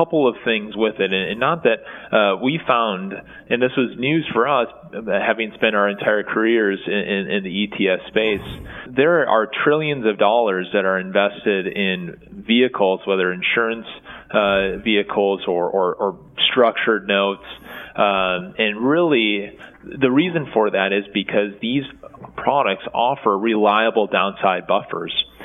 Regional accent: St. Paul, Minnesota, United States; Yeah, absolutely. I grew up in St. Paul, Minnesota, and came down here to Wheaton, Illinois to attend Wheaton College

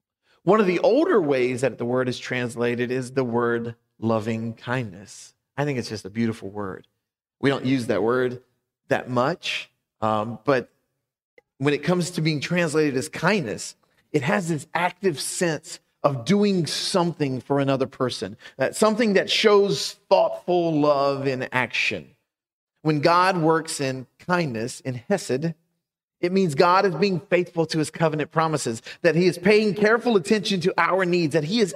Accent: Southern US, United States; I grew up in the South, the deep, hot South.

